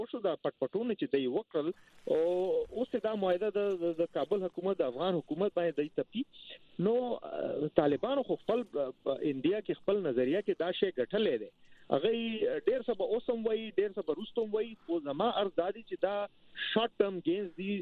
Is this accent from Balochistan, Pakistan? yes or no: no; Peshawar, Khyber Pakhtunkhwa, Pakistan; زه د پېښور خار یم